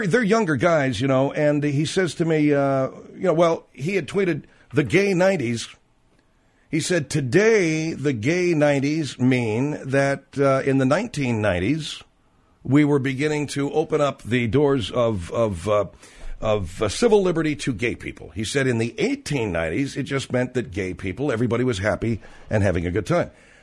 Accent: Arcadia, California, United States; I knew a couple of kids I grew up with in Arcadia that were definite casualties of hallucinogenics.

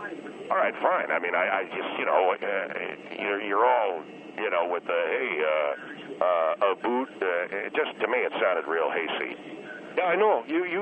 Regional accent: Minnesota, United States; now in California, United States; I come from Minnesota, sir. I come from the Iron Range, and I grew up in the cities, and I moved my family to California.

